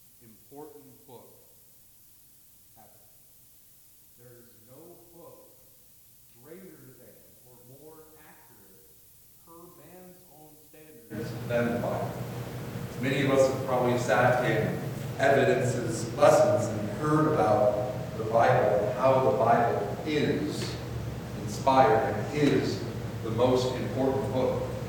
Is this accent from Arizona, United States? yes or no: yes; Arizona, United States; moved away as an adult; now in Oklahoma, United States; Most of you know I'm from Arizona. We normally don't get, well, where I'm from, sorry, Dave, where I'm from in Arizona, we don't get weather like this.